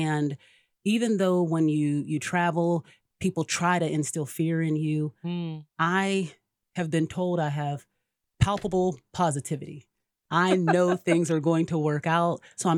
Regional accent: Pennsylvania, United States; also born or lived in Houston; Oh, I'm originally from Pennsylvania.

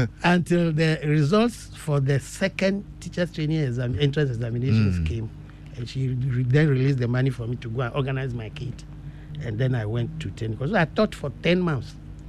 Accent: Tanyigbe, Volta, Ghana; Yes, very close to Tanyigbe, my village. You know, I come from Tanyigbe.

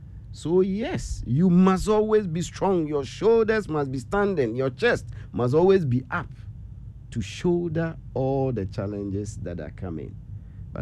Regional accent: Asante Mampong, Ashanti, Ghana; Where do I come from? I come from Asante Mampong or Edinyatunzu Ejabubinch River. So I must have one there.

